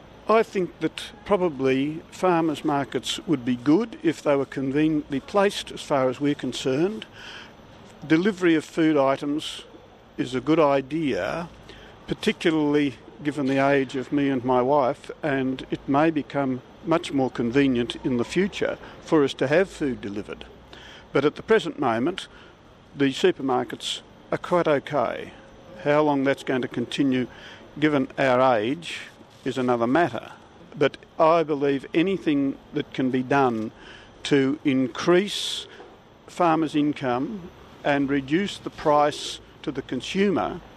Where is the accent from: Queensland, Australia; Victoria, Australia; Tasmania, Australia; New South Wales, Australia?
Tasmania, Australia; Moonah; I come from Moona.